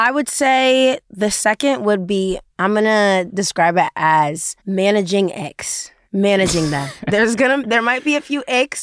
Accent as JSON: {"language": "English", "country": "United States", "said": "when we get into other places where they definitely know I'm American also gives me the ick"}